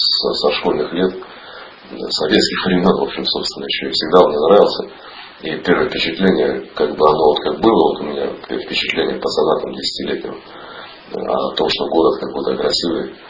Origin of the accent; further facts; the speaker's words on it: Novokuznetsk, Kemerovo Oblast, Russia; Сам из Сибири, из города Новокузнецка, Западная Сибирь. Вот, до Москвы 2000 километров.